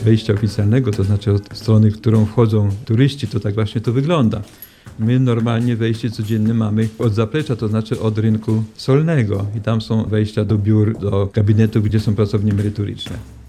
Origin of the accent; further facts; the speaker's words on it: Jawidz, Lublin Voivodeship, Poland; also born or lived in Lubartów; Urodziłem się w Lubartowie, a mieszkałem w takiej małej wiosce między Lubartowem a Lublinem w Jawidzu. W międzyczasie, kiedy tam mieszkałem, to skończyłem liceum klasyczne w Lublinie.